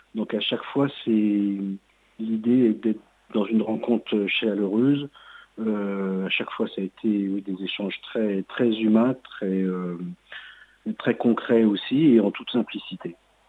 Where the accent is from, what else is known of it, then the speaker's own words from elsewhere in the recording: Massif Central, France; Déjà, moi, je suis originaire du Massif central, donc c'est un territoire qui m'intéresse.